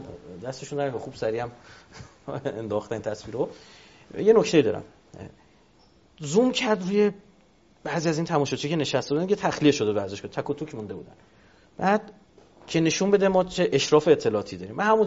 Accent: Iran; ما ایرانیم، ما یه تفاوتهایی داریم

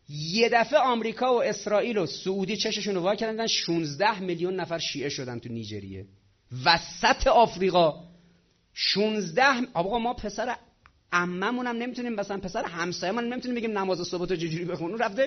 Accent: Iran; نه اینکه چون ما ایرانی هستیم و تو ایرانی اتفاق افتاده

